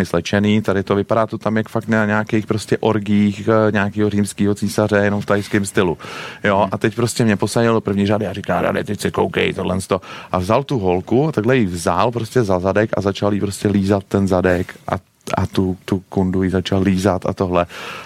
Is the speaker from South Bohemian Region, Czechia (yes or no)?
no; Prague, Czechia; hodně se věnuju Česku, Praze, protože jsem z Prahy